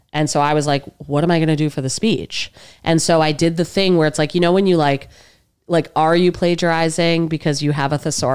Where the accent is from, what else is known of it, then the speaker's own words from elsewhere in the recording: New Jersey, United States; So I went to Mariah, which is a Jewish day school in Englewood, New Jersey. And then I went to Ramaz on the Upper East Side.